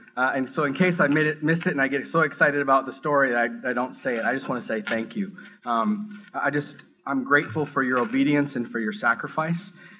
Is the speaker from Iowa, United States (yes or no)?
no; Minneapolis, Minnesota, United States; I grew up in South Minneapolis. I was born in 1969. Grew up in South Minneapolis in the hood.